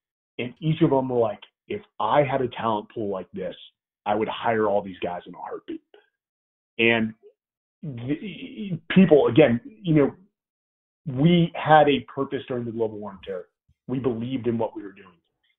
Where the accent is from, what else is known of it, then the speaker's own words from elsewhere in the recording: California, United States; because I didn't come from the military lineage, I came from the Bay Area.